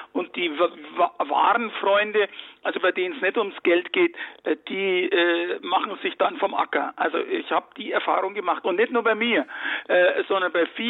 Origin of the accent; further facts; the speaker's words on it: Munich, Bavaria, Germany; moved away; dann bin ich auf Flucht gegangen und über München, wo ich herkomme, Wien, London, New York, nach Miami.